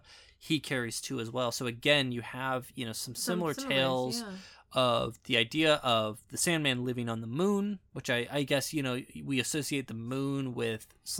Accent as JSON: {"language": "English", "country": "United States", "said": "I apologize, I'm American and I can't pronounce everything"}